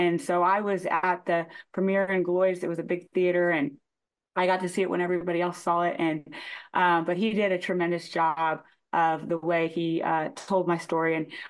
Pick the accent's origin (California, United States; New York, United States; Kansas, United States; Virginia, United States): Kansas, United States; Claflin; I was born in Kansas City, and I lived there, I believe, until I was 4, and then my dad got a job in Claflin, and that was what took, you know, my family to Claflin, and so I'm so appreciative of where I grew up in Kansas.